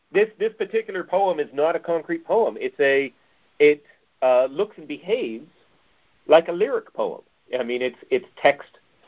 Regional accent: Canada; I joke that it's a manifesto, but as I'm Canadian, it starts with the word "please."

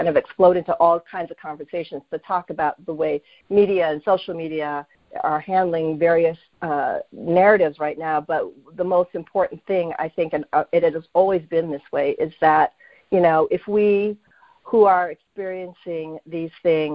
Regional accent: United States; within the framework of the stories that I was telling as a Filipino-American writer.

